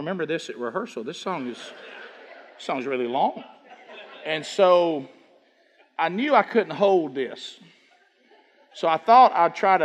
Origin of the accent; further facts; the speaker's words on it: Oxford, Alabama, United States; You know, we came from Oxford. You know, everybody know about Oxford? Alabama?